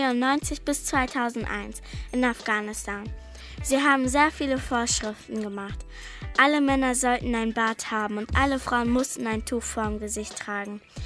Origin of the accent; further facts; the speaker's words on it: Germany; born there; Ich bin ja auch in Deutschland geboren worden.